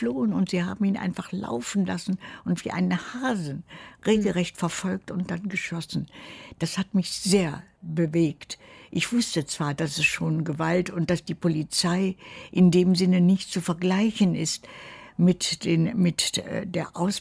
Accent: Germany; Wo immer ich war, die Leute wussten, ich bin Ausländerin, ich bin Deutsche

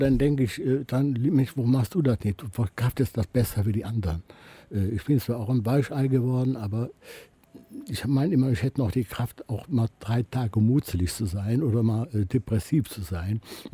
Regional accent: Cologne, North Rhine-Westphalia, Germany; also ich bin ein Kölner Junge, eine richtige Kölsche

